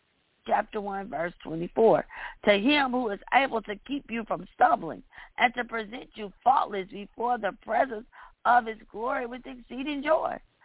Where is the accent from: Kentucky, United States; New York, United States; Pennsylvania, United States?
Kentucky, United States; I got to take a minute of silence from my home state where I was born, just about 30-some miles from where I grew up.